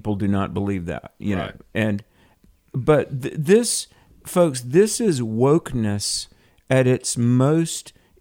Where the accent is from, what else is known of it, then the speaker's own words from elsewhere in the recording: United States; Obviously, as a Christian and as an American and as a believer in objective morality